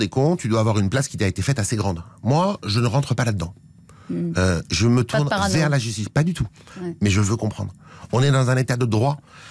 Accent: Île-de-France, France; je suis des Hauts-de-Seine

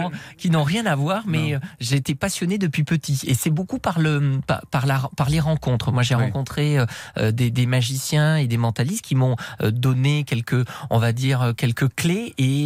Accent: Nouvelle-Aquitaine, France; Entre Pau et Lourdes.

